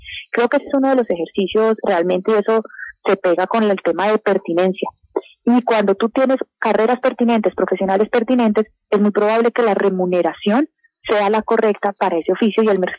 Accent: Colombia; cómo nos queremos ver como colombianos

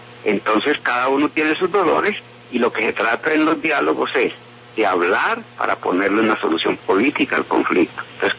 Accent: Colombia

